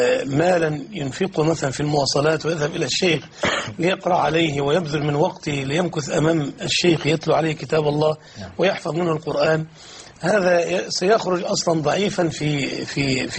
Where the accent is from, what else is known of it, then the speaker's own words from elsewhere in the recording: Qatar; أنا أذكر والله عندي عندنا في قطر